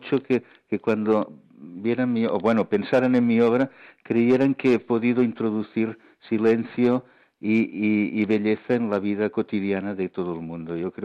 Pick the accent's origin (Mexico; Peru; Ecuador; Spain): Spain; Barcelona, Catalonia; born there; yo nací en Barcelona, por tanto, Gaudí es un elemento familiar en mi vida.